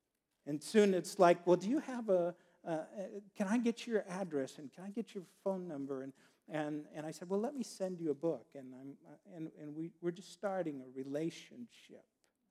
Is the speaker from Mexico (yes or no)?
no; Nebraska, United States; and I grew up in Nebraska.